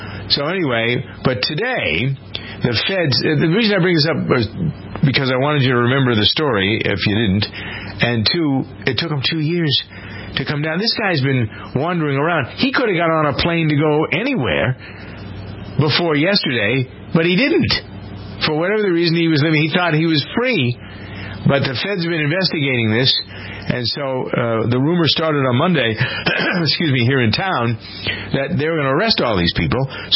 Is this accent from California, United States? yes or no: no; Framingham, Massachusetts, United States; the story originated in my hometown of Framingham, which is a community 26 miles due west of Boston, where I've lived all my life.